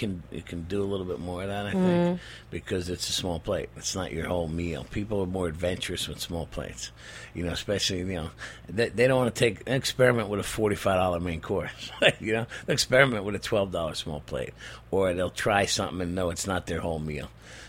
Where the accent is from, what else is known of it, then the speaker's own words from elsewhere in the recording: New Jersey, United States; also born or lived in Brooklyn, New York; I was born in Bed-Stuy, and we moved to the Jersey Shore when I was one.